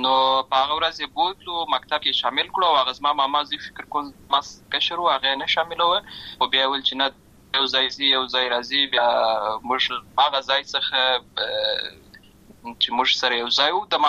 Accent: Lashkargah, Helmand, Afghanistan; also born or lived in Uruzgan; زه په اصل کې د اورزغان ولایت یم، اما زه په هلمند ولایت لشکرګاه کې پیدا شوی یم،

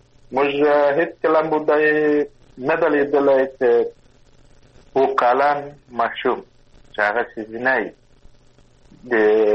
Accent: Kandahar, Afghanistan; لکه موږ د کندهار یم

